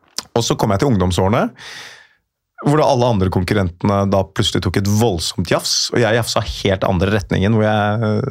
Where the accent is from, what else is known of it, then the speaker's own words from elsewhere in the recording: Oslo, Norway; born there; jeg er født på Oslo Vest